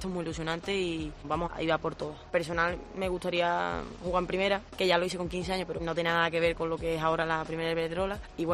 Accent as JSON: {"language": "Spanish", "town": "Constantina", "region": "Andalusia", "country": "Spain", "tie": "born or raised there", "said": "Con 5 años empecé en mi pueblo, en Constantina, jugaba en las categorías inferiores."}